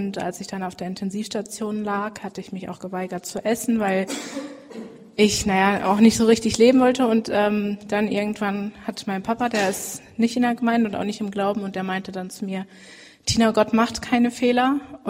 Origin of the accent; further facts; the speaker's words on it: Hüllhorst, North Rhine-Westphalia, Germany; Ich komme aus Hüllhorst. Ja, das ist genau, Herford-Espelkamp ist da in der Nähe.